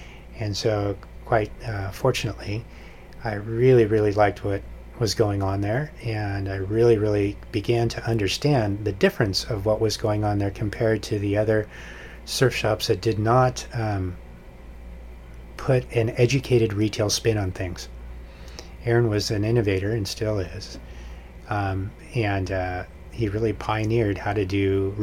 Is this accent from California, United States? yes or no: yes; Foster City, California, United States; I grew up in the Bay Area, a place called Foster City, which is just on the other side of Half Moon Bay.